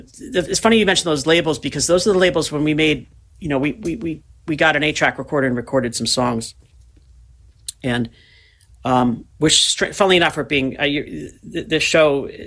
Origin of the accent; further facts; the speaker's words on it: New York, United States; also born or lived in New England; I mean, I was from New York, so I'd spend summers in New York, but I guess I'd learned about stuff there, but my real life was kind of this New England prep school thing.